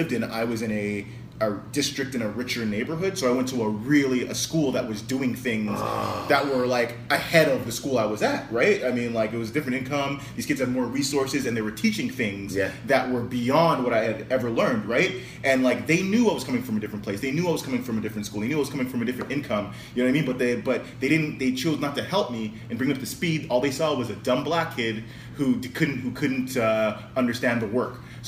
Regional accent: Montreal, Quebec, Canada; In Montreal, like in around like in Saint Laurent, there was like a little hood on Gold Street that we grew up in, and like, you know, it was a lot of ethnic people.

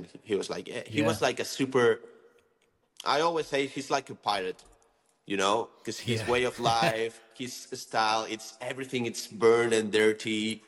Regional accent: Barcelona, Catalonia, Spain; it's also super near from my hometown in Barcelona

